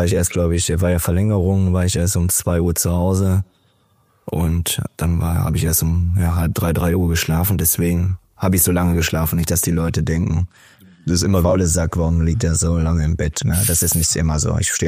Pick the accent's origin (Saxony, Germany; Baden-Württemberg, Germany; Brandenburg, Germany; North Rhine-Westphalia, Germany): North Rhine-Westphalia, Germany; Dortmund; wie die sich freuen, dass man da ist, als Dortmunder auch.